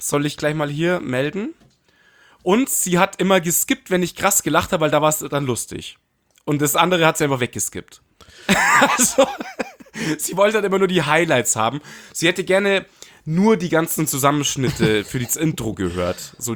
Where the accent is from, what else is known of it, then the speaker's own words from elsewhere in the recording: Munich, Bavaria, Germany; now in Dachau, Germany; Hallo, ich bin Münchner Kindl.